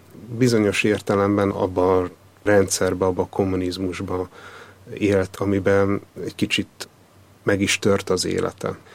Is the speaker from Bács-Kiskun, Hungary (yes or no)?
yes; Kecskemét, Bács-Kiskun, Hungary; 1975-ben születtem, és Kecskeméten nőttem fel. A kecskeméti református gyülekezetbe jártam. Nagyapám református lelkész volt, és a szüleim is hitben neveltek.